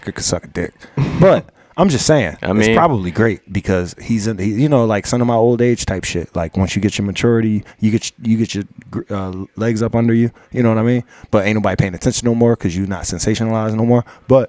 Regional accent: Philadelphia, Pennsylvania, United States; Because look, I'm from Philly, nigga.

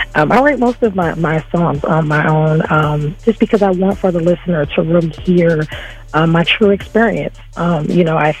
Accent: Bronx, New York, United States; I'm originally from New York.

